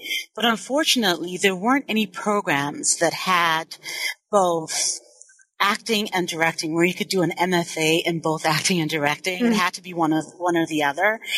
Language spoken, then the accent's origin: English; Massachusetts, United States; also born or lived in Nigeria; I am originally from Nigeria. So I was born in Nigeria, and when I was about 2 years old, my family moved to the U.S. My parents were both at the University of Massachusetts